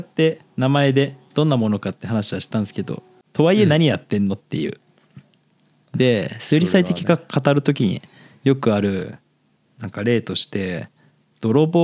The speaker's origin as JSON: {"language": "Japanese", "region": "Hokkaido", "country": "Japan", "said": "まあ自分北海道出身だから"}